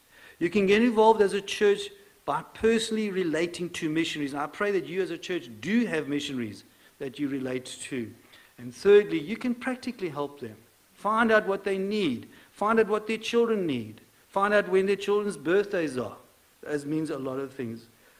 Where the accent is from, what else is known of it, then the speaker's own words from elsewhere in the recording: Durban, KwaZulu-Natal, South Africa; I come from the Durban area, in KwaZulu-Natal.